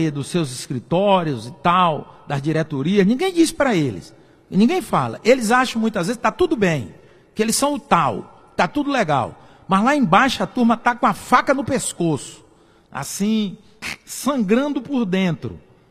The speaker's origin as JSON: {"language": "Portuguese", "region": "Bahia", "country": "Brazil", "said": "lá na minha região, nas minhas áreas lá na Bahia, a gente chama cupim."}